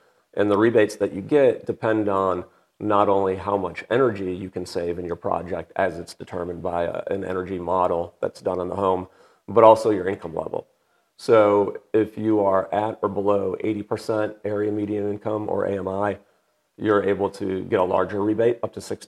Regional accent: Wisconsin, United States; moved away as an adult; now in Atlanta, United States; I've been in Atlanta in the state of Georgia for about 20. I actually grew up in the state of Wisconsin, moved down here after undergrad to go to grad school

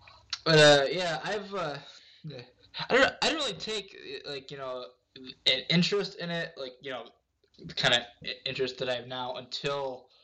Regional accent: Bay City, Michigan, United States; Bay City, of course, my hometown. Which actually, fun fact, I was born in Dearborn. You know, just outside of Detroit. Never lived there.

